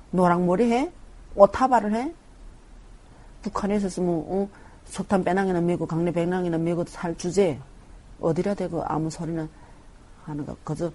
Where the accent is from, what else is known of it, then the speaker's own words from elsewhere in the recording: North Korea; also born or lived in China; now in South Korea; 우리는 북한 사람이길래